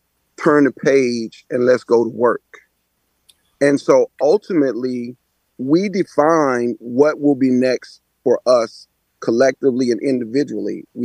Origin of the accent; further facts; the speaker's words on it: Raleigh, North Carolina, United States; And because I'm from Raleigh, North Carolina, where SNCC was founded